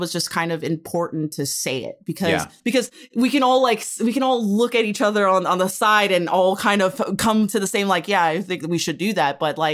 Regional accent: Hawaii, United States; moved away; I've been kind of very lucky being, you know, Native Hawaiian, growing up in Hawaii. I was taught a lot of these critical values in which we kind of stand on.

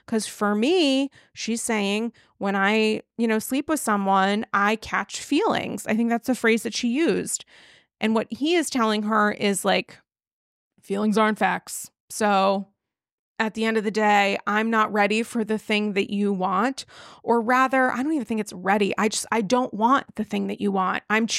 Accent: New York, United States; Also, as a New Yorker, driving from the Hamptons to the city, it could be 3 hours, it could be six, you have no idea.

